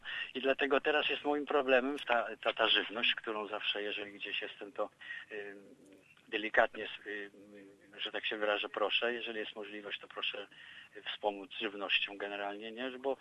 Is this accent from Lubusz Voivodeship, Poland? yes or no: no; Zwierzyniec, Lublin Voivodeship, Poland; Ja urodziłem się, proszę panią, w Zwierzyńcu, to jest miejscowość pod Zamościem, nad rzeką Wieprz.